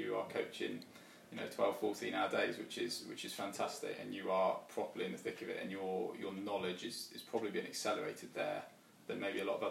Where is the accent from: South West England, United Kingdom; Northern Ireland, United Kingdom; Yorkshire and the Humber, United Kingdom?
South West England, United Kingdom; now in Wales, United Kingdom; not a Welshman by heart. Adopted Welshman. I'm from Devon originally